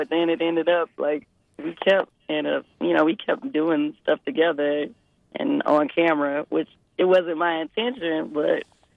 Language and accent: English; Detroit, Michigan, United States; She always want to let everybody know she's from Detroit, but I'm from Detroit.